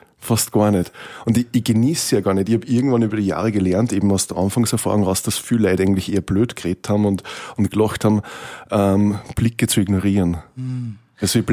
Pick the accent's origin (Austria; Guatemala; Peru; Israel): Austria; Kirchdorf an der Krems, Upper Austria; born there; now in Steyr, Austria; In Kirchdorf an der Krems.